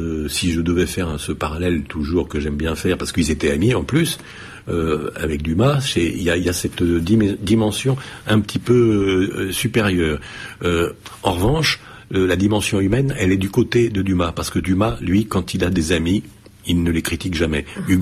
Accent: Cannes, Provence-Alpes-Côte d'Azur, France; born there; je suis né à Cannes.

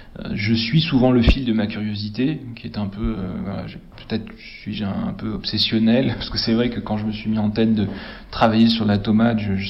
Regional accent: Provence-Alpes-Côte d'Azur, France; J'ai connu le coulis de tomate de ma grand-mère, j'ai grandi en Provence

